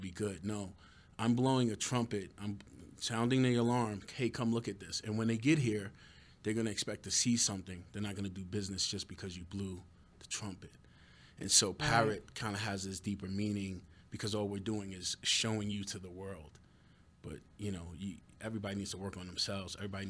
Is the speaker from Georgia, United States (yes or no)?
no; New York City, New York, United States; now in Colorado, United States; I grew up in Manhattan, New York.